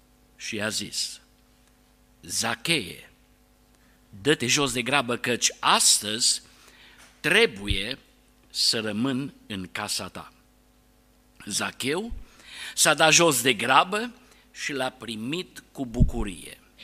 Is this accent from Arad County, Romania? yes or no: yes; Arad, Arad County, Romania; Am copilărit în Pârneava, pe strada Oituz